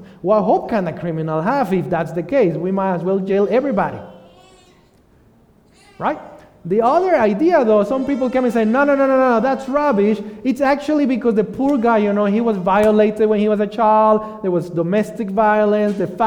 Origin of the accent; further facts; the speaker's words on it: Mexico; I would go to the shopping centers where I grew up in Mexico, big shopping centers